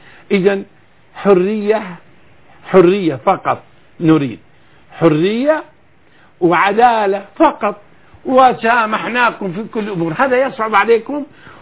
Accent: Hama, Hama Governorate, Syria; أنا لأنني حموي

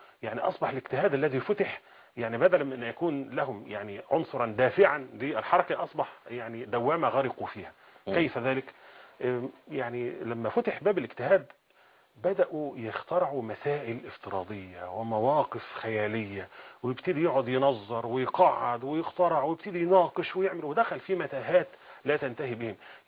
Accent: Iraq; ظهر عندنا في العراق فكرة تأسيس

